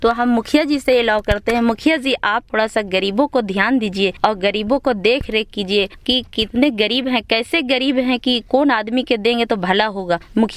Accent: Chatra, Jharkhand, India; सिमरिया प्रखंड से आए हुए हैं, जिला चतरा के रहने वाले हैं

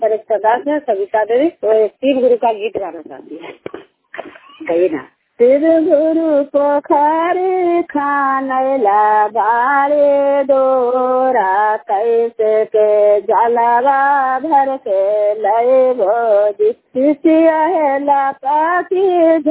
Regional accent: Bihar, India; मैं एकंगसराय प्रखंड के अंगारी पंचायत के सगदा गांव की रहने वाली हूँ।

